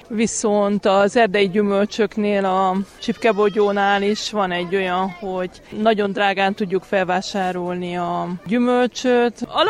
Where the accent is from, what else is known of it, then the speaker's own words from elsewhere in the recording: Kénos, Harghita, Romania; Kénosból jöttem.